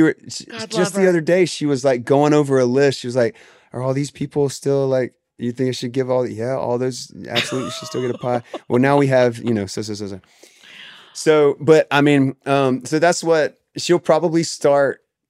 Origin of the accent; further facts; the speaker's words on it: the South, United States; I didn't grow up around guns. I grew up in the South, but I didn't grow up around like shotguns or skeet or anything.